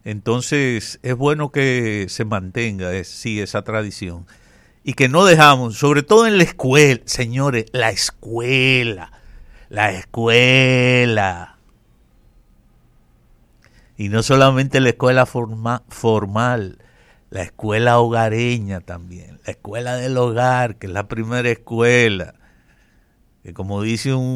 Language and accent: Spanish; Dominican Republic; Que es algo que como dominicanos y como ocurre en casi todos los países, necesitamos saber cuáles son nuestros elementos de identidad.